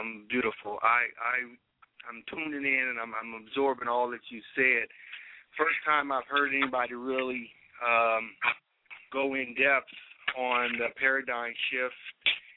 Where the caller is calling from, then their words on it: California, United States; I'm calling from California.